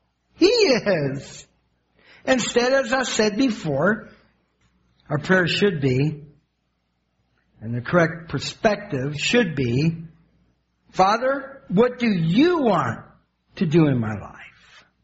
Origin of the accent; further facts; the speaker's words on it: Evansville, Indiana, United States; But I remember at 3 years old, in my hometown of Evansville, Indiana, there was a University of Evansville there.